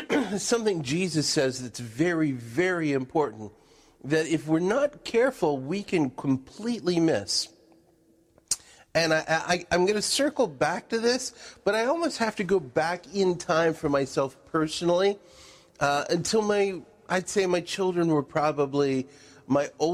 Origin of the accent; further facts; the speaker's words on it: United States; and of course, as an American, we are very much driven by the notion of excellence.